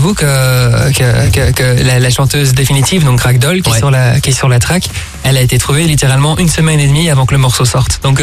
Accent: Belgium; Là où moi, de base, je suis belge et ça fait 10 ans maintenant que je tourne en Belgique.

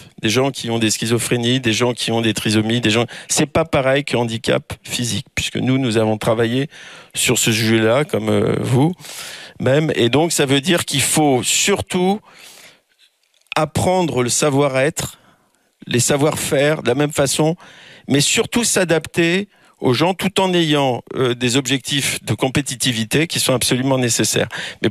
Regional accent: Cholet, Pays de la Loire, France; moi, je viens de province, de Cholet, c'est là où est notre activité, on est à Nantes.

